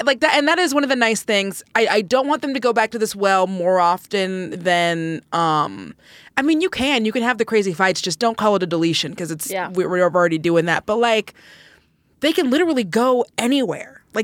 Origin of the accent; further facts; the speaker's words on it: Seattle, Washington, United States; I'm from Seattle and we have the gum wall